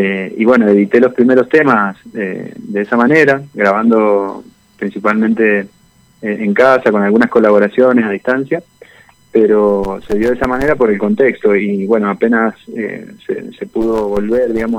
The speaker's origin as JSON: {"language": "Spanish", "town": "Zárate", "region": "Buenos Aires Province", "country": "Argentina", "tie": "born or raised there", "lives_now": "Mendoza, Argentina", "said": "Sí, soy de Zárate. Nací en Capital Federal, pero bueno, estuve tan poco tiempo que yo me considero zarateño, obviamente, porque me crié ahí. Llego a Mendoza por una cuestión de cambio familiar, digamos, una decisión familiar y un poco también profesional."}